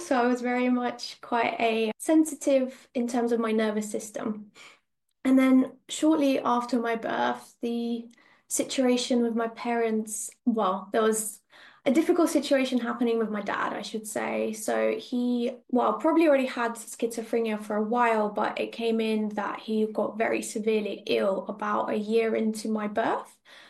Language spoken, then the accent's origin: English; Russia; moved away; I'm originally from Russia, so a very different culture to where I am now